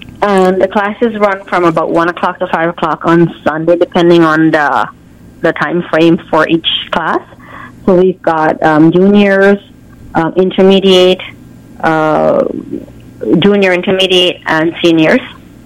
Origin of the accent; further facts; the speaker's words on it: Scarborough, Ontario, Canada; I'm from Scarborough.